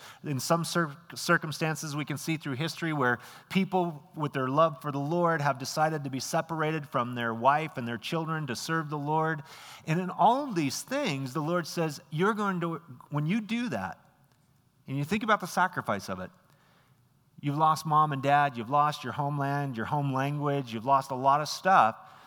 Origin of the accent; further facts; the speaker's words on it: Filer, Idaho, United States; I'm from a little town called Filer down. I always say I'm from Twin. I'm not really from Twin, but it's the most, nobody knows where Filer's at. So even though it is the vacation capital of Idaho.